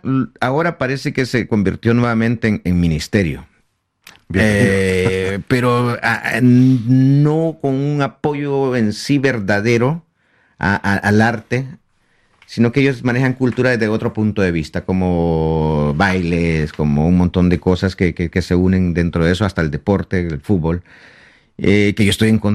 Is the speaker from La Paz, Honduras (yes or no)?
yes; Marcala, La Paz, Honduras; No sé cómo llegaron a Marcala, La Paz, a mi ciudad natal, porque es una ciudad muy adentro, en montañas